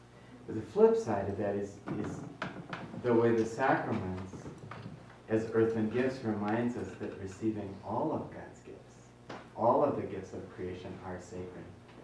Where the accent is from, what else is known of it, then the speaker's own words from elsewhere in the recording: South Dakota, United States; Well, I'm from South Dakota, and he's from Indiana.